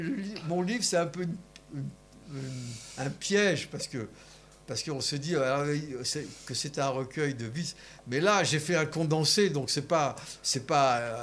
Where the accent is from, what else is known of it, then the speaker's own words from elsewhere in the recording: Paris, Île-de-France, France; Oui, oui, entre Belleville et Ménilmontant. Moi, je suis né là, et j'étais à l'école là.